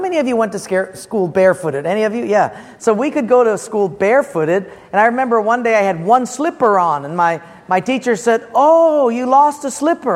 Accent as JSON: {"language": "English", "town": "Honolulu", "region": "Hawaii", "country": "United States", "tie": "born or raised there", "said": "I was raised in Palolo Valley and the poorest part of it. So we were really, really poor."}